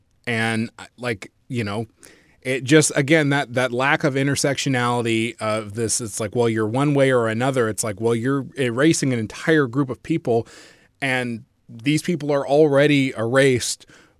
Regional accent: California, United States; So I grew up in the Bay Area

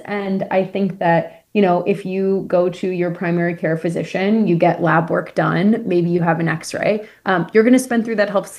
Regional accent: Texas, United States; Certainly, I grew up in Texas, and this was happening even when I was a kid.

